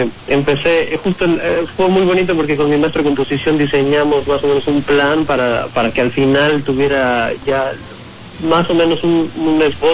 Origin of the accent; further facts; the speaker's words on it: Mexico; Y yo lo que intenté ahí era agregarle mi parte latina como mexicano, ¿no?